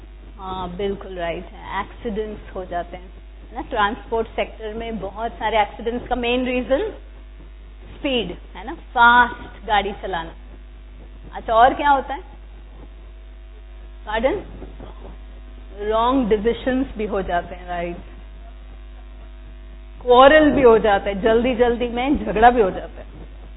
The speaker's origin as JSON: {"language": "Hindi", "town": "Mumbai", "region": "Maharashtra", "country": "India", "said": "और हम मुंबई से आते हैं तो मुंबई में ये बहुत सुनने को मिलता है"}